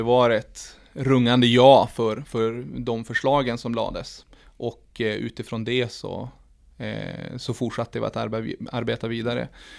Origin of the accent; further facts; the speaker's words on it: Gothenburg, Västra Götaland County, Sweden; Som sagt, jag kommer från Hammarkullen där vi jobbat under många år med just social organisering